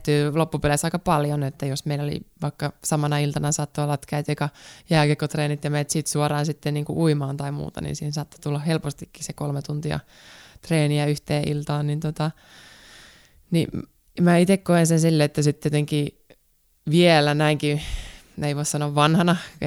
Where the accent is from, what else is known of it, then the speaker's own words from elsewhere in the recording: Kuhmo, Kainuu, Finland; No mä oon Kuhmossa syntynyt, eli aika lähellä täällä Sotkamoa, eli Kainuusta on kotosi, ja meillä on aika iso perhe, että mulla on 3 veljeä, 1 sisko, sitten totta kai äiti ja isäni